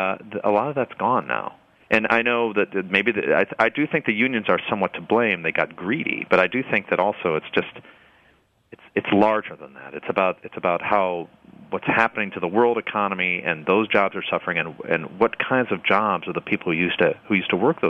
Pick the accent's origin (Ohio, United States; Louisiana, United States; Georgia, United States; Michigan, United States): Michigan, United States; when I say I grew up outside Detroit, I mean, my school district bordered Detroit